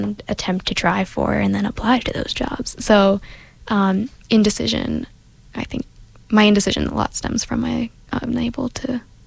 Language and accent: English; Indiana, United States; I'm from the Midwest, land of corn, Indiana.